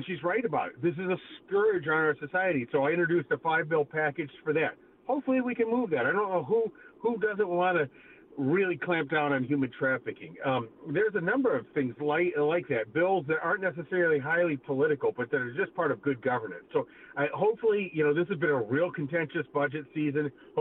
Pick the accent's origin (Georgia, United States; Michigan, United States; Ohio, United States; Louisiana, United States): Michigan, United States; we all kind of went from, yeah, I'm from Michigan, but, to, heck yeah, I'm from Michigan. This is a great state.